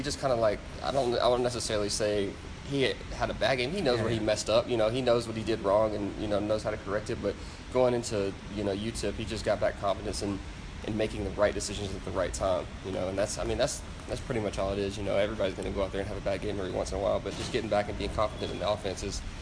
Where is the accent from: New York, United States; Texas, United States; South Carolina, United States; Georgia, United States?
Georgia, United States; And, you know, we're both from Georgia, too.